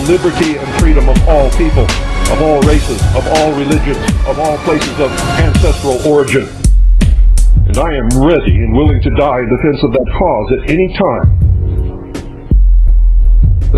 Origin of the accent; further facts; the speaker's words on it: United States; I am an American patriot.